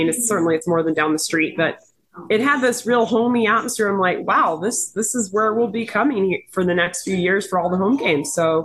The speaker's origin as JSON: {"language": "English", "town": "Miami", "region": "Florida", "country": "United States", "said": "I'm from Miami. It was the same way in Miami."}